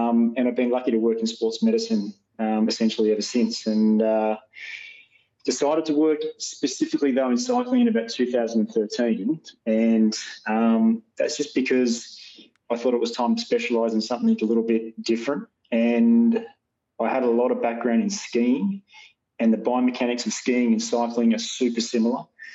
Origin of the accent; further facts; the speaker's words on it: Australia; Well, I'm an Aussie I'm kind of a long way from home now